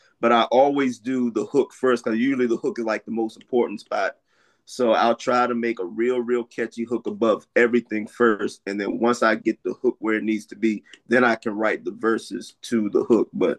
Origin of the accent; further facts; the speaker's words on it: Richmond, Virginia, United States; I am from Richmond, Virginia. So I'm actually not too far from y'all.